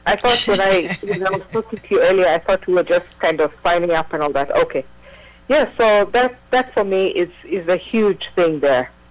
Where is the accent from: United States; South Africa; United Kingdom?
South Africa; also born or lived in Uganda; Yeah, born in Uganda, but grew up in South Africa.